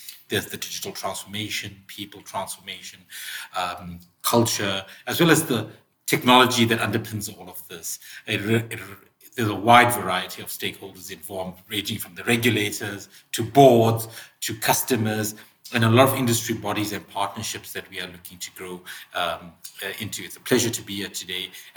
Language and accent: English; South Africa; I'm South African